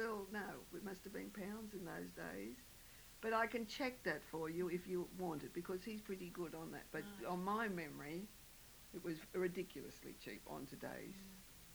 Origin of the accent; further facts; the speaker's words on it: Sydney, New South Wales, Australia; born there; I'm Australian born. I might have got this out of context here, doesn't matter. And I have three children. And I've been roughly 17 years in this area.